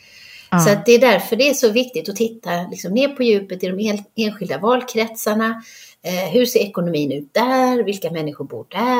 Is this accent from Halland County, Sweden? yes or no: yes; Halmstad, Halland County, Sweden; Jag är uppvuxen i Halmstad, så de flyttade ut till något som heter Frösakull ute vid havet.